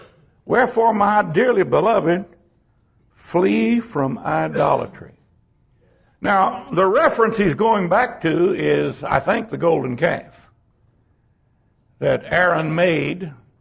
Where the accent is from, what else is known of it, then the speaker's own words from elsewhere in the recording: Texas, United States; raised in America. I'm a Texan. I'm an American.